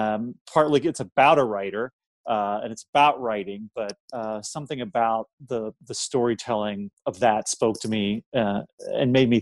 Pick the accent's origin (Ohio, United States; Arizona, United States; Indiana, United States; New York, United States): Ohio, United States; I grew up in Ohio